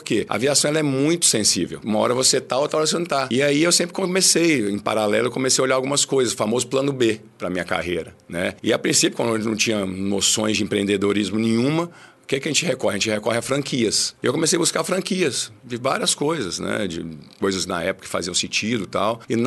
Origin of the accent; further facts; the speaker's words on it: Belo Horizonte, Minas Gerais, Brazil; Somos de Belo Horizonte.